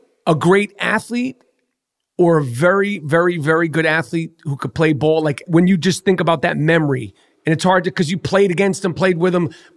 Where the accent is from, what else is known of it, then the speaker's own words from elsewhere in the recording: New York City, New York, United States; I'm from New York City.